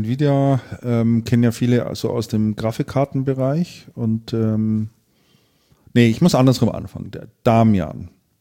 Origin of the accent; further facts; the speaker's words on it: Bavaria, Germany; born there; also born or lived in Lechfeld; Gebürtig bin ich Mittelfranke.